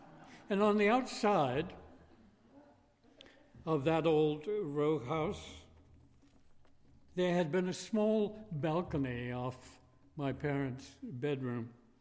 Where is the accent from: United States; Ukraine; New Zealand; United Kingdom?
United Kingdom; England; Eventually, I might get around to saying that, well, originally I came from England, because that must be it.